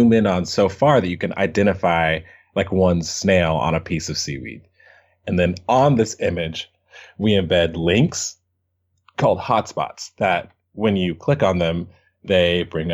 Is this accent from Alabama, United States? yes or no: no; Kentucky, United States; I was born and raised in Kentucky. And when I turned 16, I got a job at the local like exotic pet store